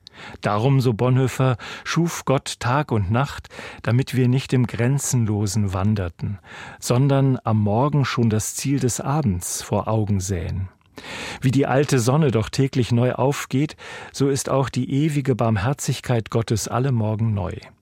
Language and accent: German; Northern Germany, Germany; Beides gibt es im norddeutschen Flachland, wo ich aufgewachsen bin, eher weniger.